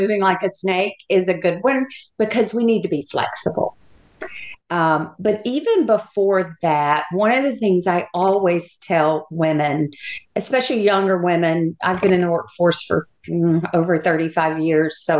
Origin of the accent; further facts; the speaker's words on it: the South, United States; I'm from the South, if you haven't already been able to pick up on that.